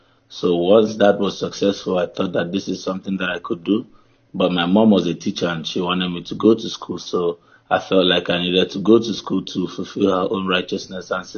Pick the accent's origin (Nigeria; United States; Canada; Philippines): Nigeria; I would obviously I'll be biased by making preference to us being Nigerians and how we like to pursue situations